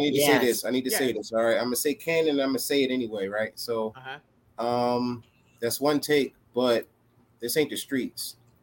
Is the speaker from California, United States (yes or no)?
no; Camden, New Jersey, United States; You know, I'm from Jersey. I'm from Camden. Well, we think we're from New York, and down south people assume we're from New York.